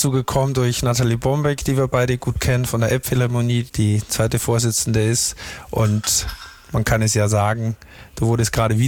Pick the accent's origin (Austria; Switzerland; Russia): Austria; Styria; Ich mache mal jetzt ein bisschen Werbung für meine Heimat im Ennstal.